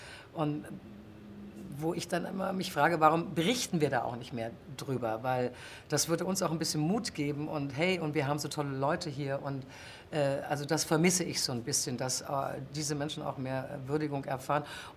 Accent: Germany; Ich bin ja auch in der DDR groß geworden

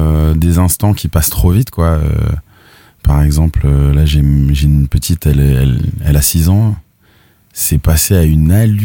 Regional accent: Tours, Centre-Val de Loire, France; born or raised there

